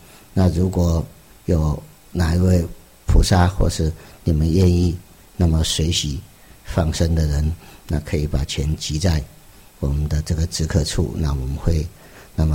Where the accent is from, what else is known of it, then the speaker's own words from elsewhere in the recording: Taiwan; 意思就是用我们台湾话